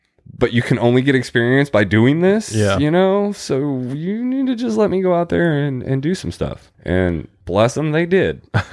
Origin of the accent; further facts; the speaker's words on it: Huntington, United States; growing up in Huntington, and I say growing up, this is after coming back